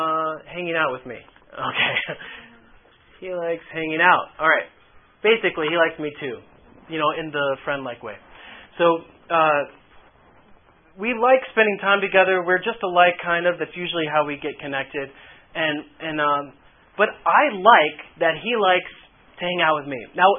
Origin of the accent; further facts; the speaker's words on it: Kentucky, United States; So, now I'm from Kentucky, right?